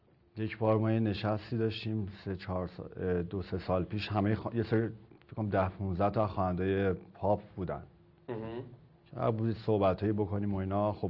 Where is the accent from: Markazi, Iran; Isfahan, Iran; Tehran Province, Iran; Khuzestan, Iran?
Tehran Province, Iran; Tehran; born there; من تهران به دنیا اومدم که اصلا مهمم نیست برام که کجا به دنیا اومدم